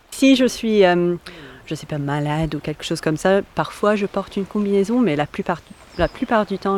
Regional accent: South West England, United Kingdom; French is a second language; je suis une collègue de Gaëlle et je viens de Cornouailles.

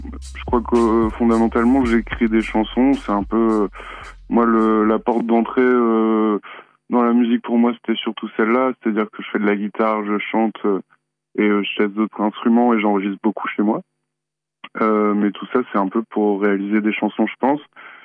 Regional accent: Lorient, Brittany, France; now in Le Mans, France; j'ai 36 ans. J'habite actuellement dans la ville du Mans, mais je suis d'originaire de Lorient.

